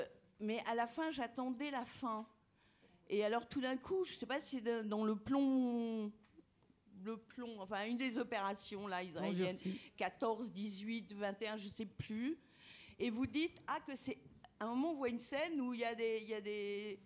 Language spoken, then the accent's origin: French; Lebanon; now in France; en tant que vivant en France depuis très longtemps, mais aussi en tant que Libanaise